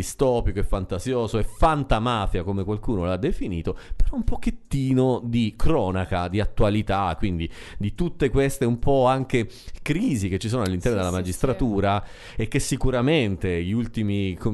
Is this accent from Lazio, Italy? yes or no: no; Sicily, Italy; ancora ferite aperte per noi che siamo siciliani, lo dico proprio in particolare